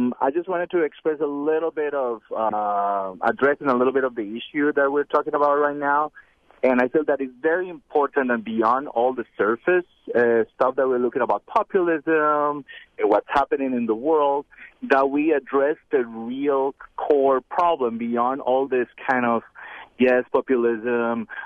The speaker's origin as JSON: {"language": "English", "country": "Colombia", "said": "I'm from Colombia, by the way, so I have seen a little bit of what happens in the world with this"}